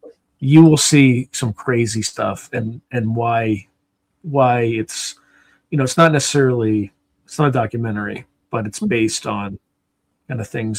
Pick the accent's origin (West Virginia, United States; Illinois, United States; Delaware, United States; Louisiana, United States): Delaware, United States; Because I grew up in Delaware, and the accent there is very similar to like what a Baltimore accent is.